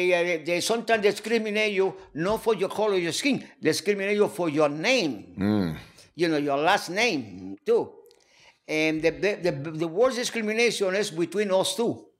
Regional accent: Puerto Rico; English is a second language; I come from Puerto Rico.

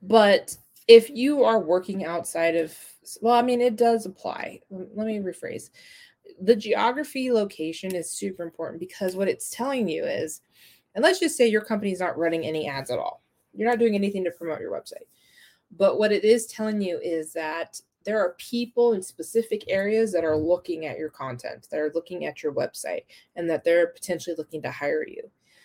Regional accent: Mexico; Okay, because I am from Mexico originally. I was born there.

